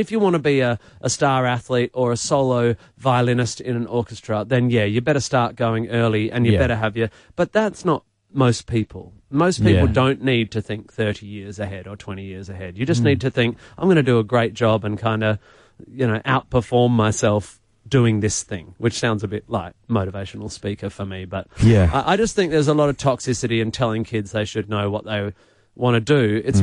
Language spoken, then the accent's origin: English; Perth, Western Australia, Australia; I come from Perth.